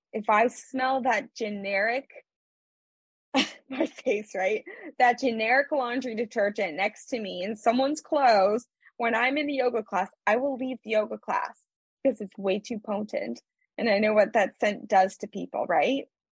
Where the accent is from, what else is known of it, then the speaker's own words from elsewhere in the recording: Kansas, United States; I'm a girl from Kansas, right? Originally.